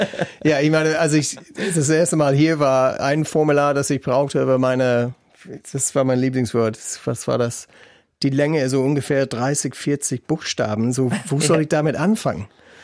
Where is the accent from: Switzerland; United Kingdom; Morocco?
United Kingdom; Als Brite hatte ich